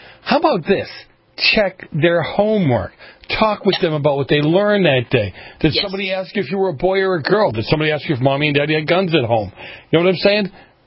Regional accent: Boston, Massachusetts, United States; I grew up in Boston. There were murals up everywhere.

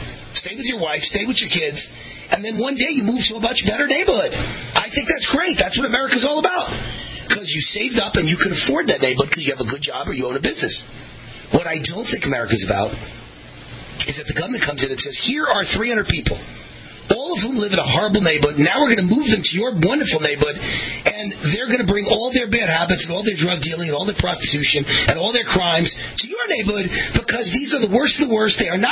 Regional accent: Mount Vernon, New York, United States; Because as a kid, I grew up in Mount Vernon, New York, the city of homes.

